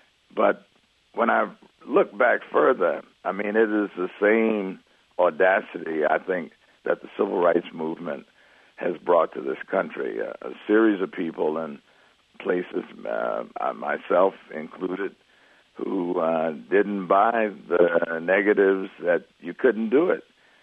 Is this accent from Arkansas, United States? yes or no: yes; Little Rock, Arkansas, United States; Well, it again goes back to growing up in Little Rock.